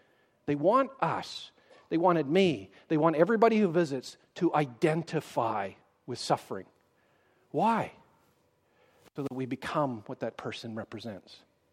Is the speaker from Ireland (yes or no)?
no; Canada; I speak as a Canadian.